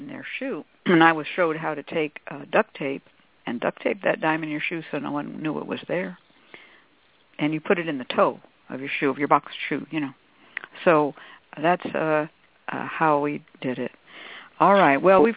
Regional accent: Oakland, California, United States; also born or lived in Berkeley; I grew up in Oakland and in Berkeley.

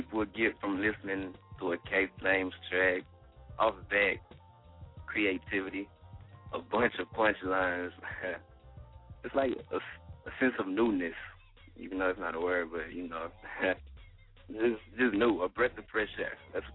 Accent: Atlanta, Georgia, United States; now in Houston, United States; I'm from Atlanta, Zone 1, right here in Houston right now. I've been kind of, I guess you would say, kind of raised in Houston, man

